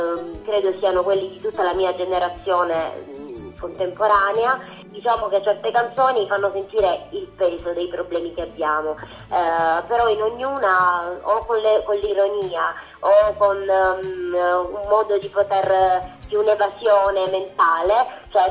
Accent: Apulia, Italy; accent: Salentine; Io amo la mia terra, infatti mi definisco sempre una salentina doc, al di là del mio accento che credo si noti.

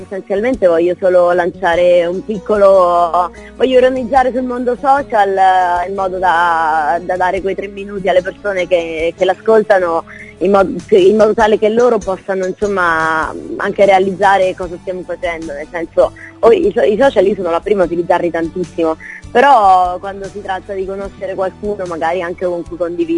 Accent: Marche, Italy; born there; now in Rome, Italy; prima era più localizzata a Roma dove vivo, piuttosto che nella regione in cui sono nata, nelle Marche, stavo molto più su queste zone.

